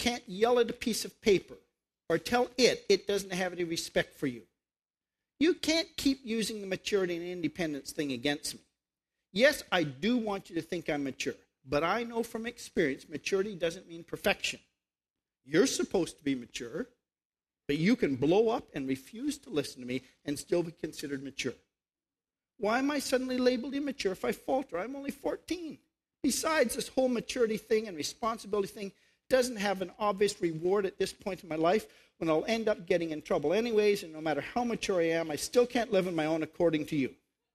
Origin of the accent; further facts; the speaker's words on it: Canada; now in United States; I'm from Canada, eh? And we were moving down from Canada to Texas